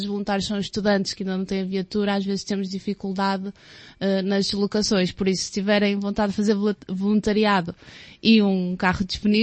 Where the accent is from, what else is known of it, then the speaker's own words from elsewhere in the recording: Porto, Portugal; now in Aveiro, Portugal; venho do Porto e agora estou aqui em Aveiro. É uma cidade que eu gosto bastante, é mais calminha.